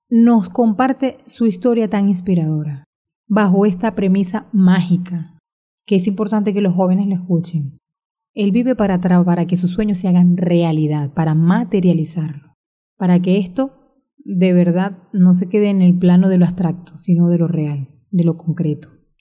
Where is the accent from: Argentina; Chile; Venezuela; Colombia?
Venezuela; Y es un orgullo para mí como venezolana, y para todos los venezolanos